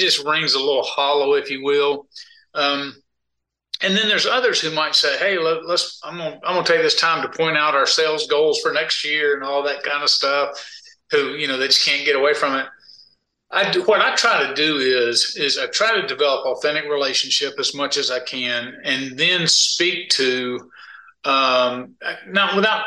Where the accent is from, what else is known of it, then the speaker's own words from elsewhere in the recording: Greenville, United States; but I was born and raised in Greenville, so he's really sticking it to me on that one.